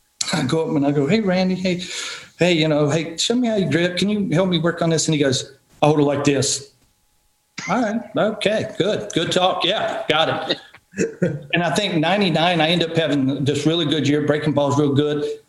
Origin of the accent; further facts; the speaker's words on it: Marion, Virginia, United States; Nolan, you made your debut in my hometown, Marion, Virginia.